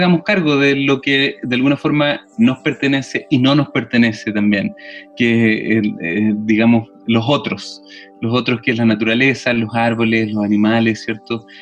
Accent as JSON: {"language": "Spanish", "country": "Chile", "said": "también somos los chilenos de alguna forma culpables para bien"}